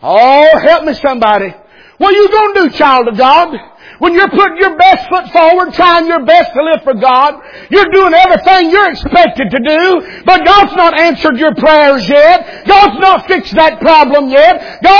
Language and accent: English; Alabama, United States; But I'm from Alabama, and we're still shouting about indoor plumbing.